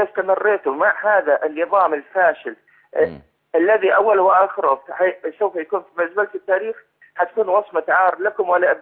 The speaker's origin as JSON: {"language": "Arabic", "country": "Syria", "lives_now": "Saudi Arabia", "said": "أنا سوري مقيم في السعودية، مولود في السعودية."}